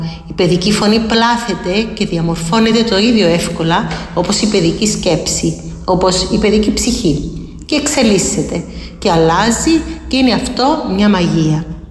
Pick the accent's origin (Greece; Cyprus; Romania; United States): Cyprus; Limassol, Limassol District; born there; Γεννήθηκα στη Λεμεσό.